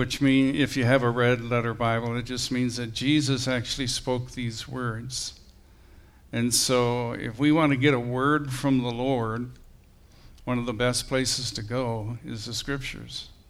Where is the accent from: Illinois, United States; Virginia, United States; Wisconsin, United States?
Wisconsin, United States; And, you know, I grew up in Wisconsin. A lot of my uncles and stuff were farmers